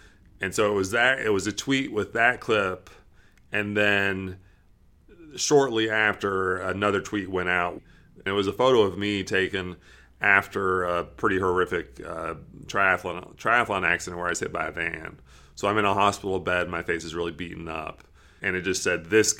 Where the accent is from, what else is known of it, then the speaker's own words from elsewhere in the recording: Columbia, Missouri, United States; I'm from Columbia, Missouri.